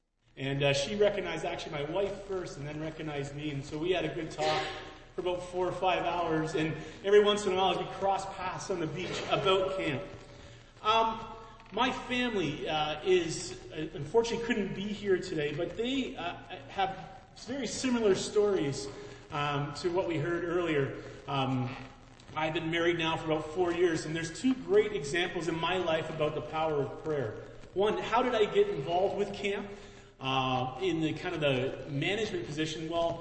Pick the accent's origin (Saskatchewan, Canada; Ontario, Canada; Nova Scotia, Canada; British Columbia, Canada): Ontario, Canada; Fort Erie; We're from Fort Erie, and we're flying out of Hamilton.